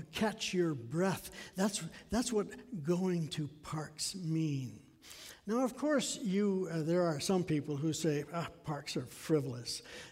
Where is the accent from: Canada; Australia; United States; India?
Canada; Victoria, British Columbia; I remember growing up in Victoria that on the Sunday